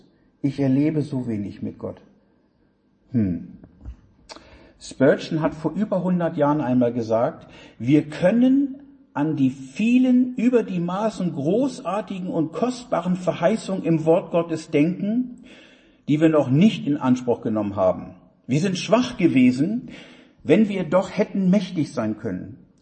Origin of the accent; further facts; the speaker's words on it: Northern Germany, Germany; ich komme ja aus Norddeutschland